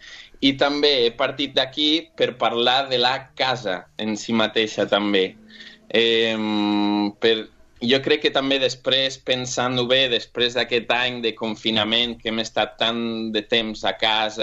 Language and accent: Catalan; Portugal; Catalan is a second language; demano perdó pel meu català, que jo sóc portuguès i mai he tingut classes de català